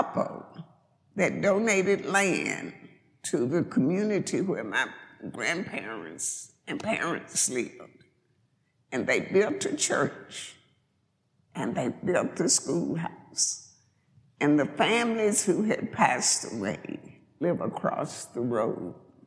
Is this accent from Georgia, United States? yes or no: yes; Georgia, United States; I was born and raised in Greene County, Georgia. Most of you probably have never heard of it, but it's just east of here with the famous Lake Oconee now.